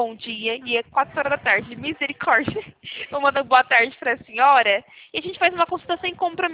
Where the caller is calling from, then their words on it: São Paulo, Brazil; Fala aqui de São Paulo.